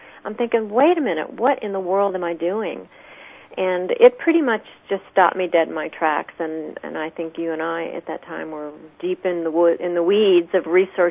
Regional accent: Virginia, United States; I am grateful that I grew up in Virginia with the big woods in my backyard.

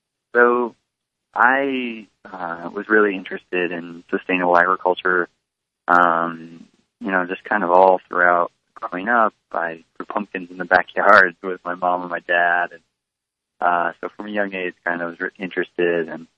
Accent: Omaha, Nebraska, United States; And we grew up together in Omaha, Nebraska.

